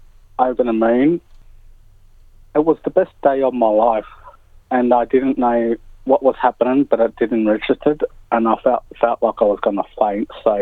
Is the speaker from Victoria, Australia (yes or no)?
yes; Morwell, Victoria, Australia; born there; Gunai artist who also represents the Gunai Kurnai tribe in art and culture. I live in Morwell. I was born in Morwell